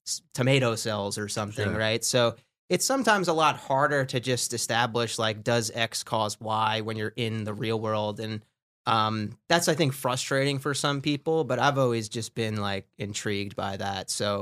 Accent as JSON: {"language": "English", "region": "New York", "country": "United States", "tie": "born or raised there", "said": "I mean, I grew up on Long Island in New York. It's not in Long Island, by the way. It's on Long Island is how you say it."}